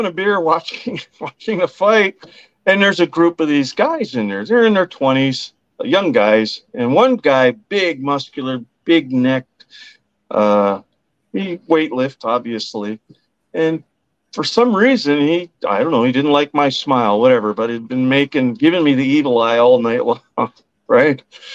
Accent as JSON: {"language": "English", "country": "United States", "said": "Government, as an American, as I was raised, I always keep one eye open, always have with government."}